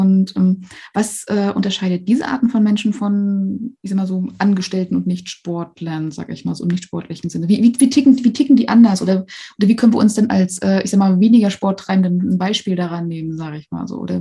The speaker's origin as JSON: {"language": "German", "region": "East Germany", "country": "Germany", "tie": "born there", "said": "ich bin im Osten geboren, im Osten Deutschlands"}